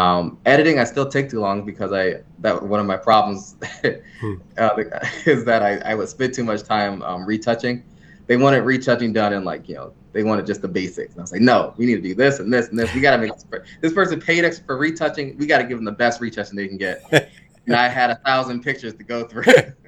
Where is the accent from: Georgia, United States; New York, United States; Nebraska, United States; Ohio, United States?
Ohio, United States; Warren; also born or lived in Cleveland / Shaker Heights; From Warren, I moved around a bunch, the various areas surrounding Cleveland, ended up in Cleveland proper for a good while, and finished up my formative years in the suburbs of Shaker Heights, went to school out here, John Carroll.